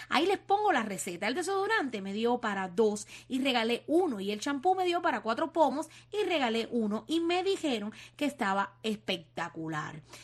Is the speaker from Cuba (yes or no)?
yes; Cuba; el gobierno de Cuba, el sistema, los que gobiernan ese país, esa isla hermosa que es mi tierra